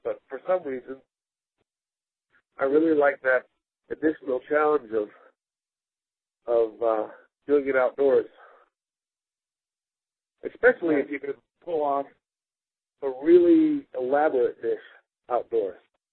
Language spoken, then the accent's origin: English; Indiana, United States; now in Utah, United States; Where I'm from is some planet, I don't know, off in the distant galaxies. No. I grew up in Indiana and have lived the last 25 years in Utah. So that's where I'm from.